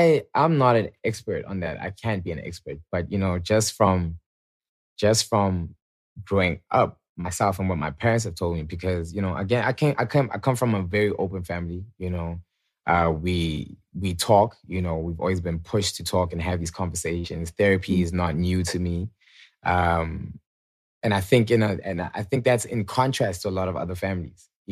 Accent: Atlanta, Georgia, United States; born there; So I was born in Atlanta, Georgia, purely, I feel like, by coincidence or, you know, God's plan.

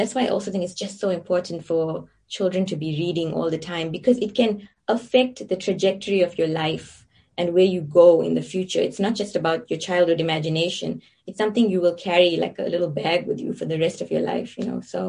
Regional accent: South Africa; it really changed my life growing up in South Africa, particularly in this suburb and in this community.

